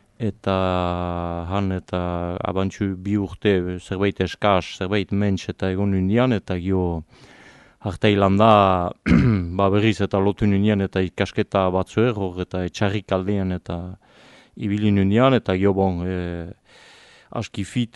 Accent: Pagola, Nouvelle-Aquitaine, France; Bo, pagolara nuk sortzez, nuk dakizien bezala urdin eta nuk eta hoi hartino pagolan bizi izan

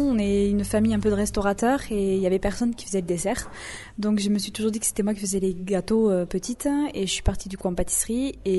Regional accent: Bordeaux, Nouvelle-Aquitaine, France; now in Mauléon, France; Je suis de Bordeaux.

